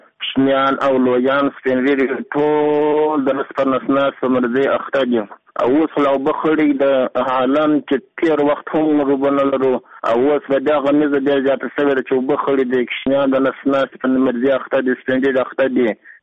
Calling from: Gizab, Uruzgan, Afghanistan; زه د ولایت روزګان د ګیزاب د ولسوالۍ څخه خبره کوم. … زموږ کلی د ګیزاب ولسوالۍ کښې زموږ کلی د احمد خان په نامه دی.

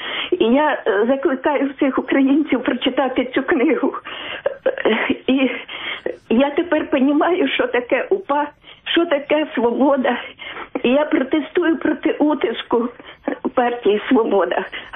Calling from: Zaporizhzhia, Zaporizhzhia Oblast, Ukraine; Я із Запоріжжя

